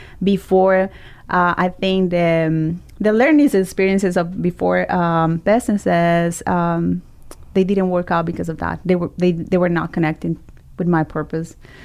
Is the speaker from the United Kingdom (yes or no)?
no; Colombia; We're from Colombia and South America, so carbohydrates are like